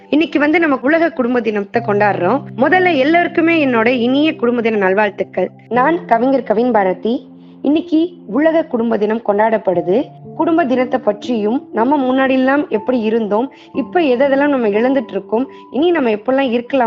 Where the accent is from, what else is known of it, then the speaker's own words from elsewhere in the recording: Pudukkottai, Tamil Nadu, India; நான் வந்து புதுக்கோட்டை மாவட்டத்துல தான் பிறந்து வளர்ந்தேன்.